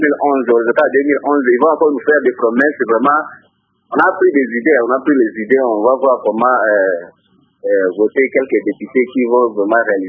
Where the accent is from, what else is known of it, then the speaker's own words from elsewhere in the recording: Butembo, North Kivu, DR Congo; Bon, chez nous, à Boutembo, on a vu aucun député qui s'est tenu debout pour parler de notre ville.